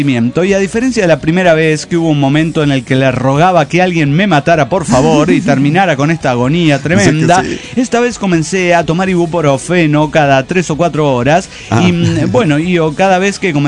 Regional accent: Mar del Plata, Buenos Aires Province, Argentina; de Mar del Plata, Argentina.

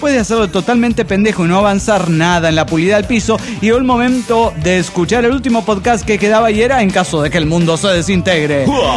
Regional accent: Salta, Argentina; Aquí en mi pueblo estamos en pleno carnaval. Salta la Linda, sí, está en pleno carnaval.

